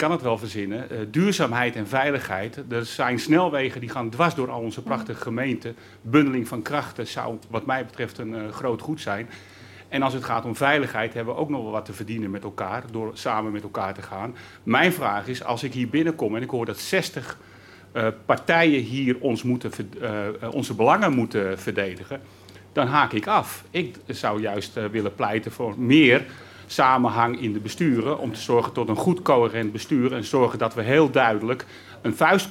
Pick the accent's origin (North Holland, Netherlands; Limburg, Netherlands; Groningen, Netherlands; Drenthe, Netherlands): North Holland, Netherlands; Gooise Meren; ik kom uit het Gooi. Gooise Meren.